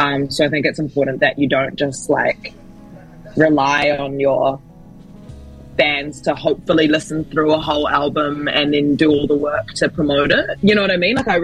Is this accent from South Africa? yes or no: no; Tamaki, Auckland, New Zealand; Tamaki is definitely home. I am of Kenyan descent, but I was born and raised here. So, in the literal sense, yeah, definitely Tamaki, like my family's here.